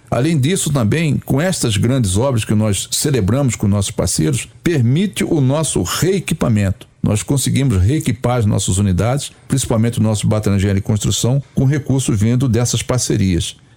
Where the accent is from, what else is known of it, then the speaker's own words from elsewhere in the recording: Cuiabá, Mato Grosso, Brazil; Eu sou cuiabano e eu fui muito influenciado